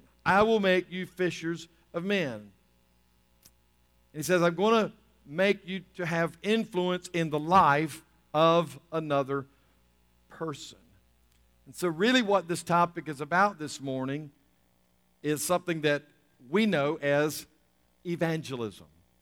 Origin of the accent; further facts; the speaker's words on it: the South, United States; Anyway, we're from the South. You know, that's just what we do.